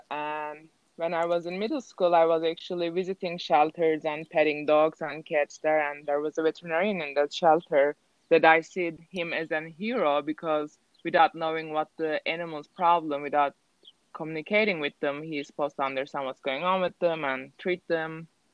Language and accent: English; Turkey; it's different where I'm from, Turkey. I'm from Turkey.